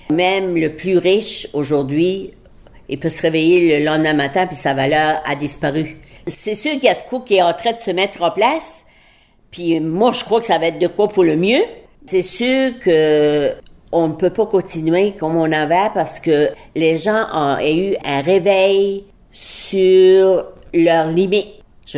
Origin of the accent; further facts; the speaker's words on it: Îles-de-la-Madeleine, Quebec, Canada; born there; Pourquoi je suis née aux Îles-la-Madeleine au lieu qu'en Afrique?